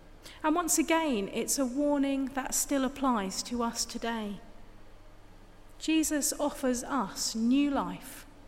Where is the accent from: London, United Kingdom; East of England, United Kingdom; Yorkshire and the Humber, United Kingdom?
East of England, United Kingdom; I grew up in the Suffolk countryside